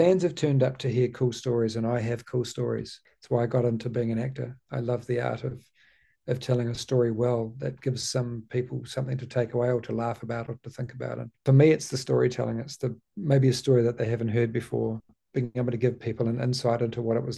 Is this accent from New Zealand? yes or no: yes; New Zealand; There are places we've been to that Mozart played, Beethoven played, and you know, as a Kiwi, that's not something you even dream about.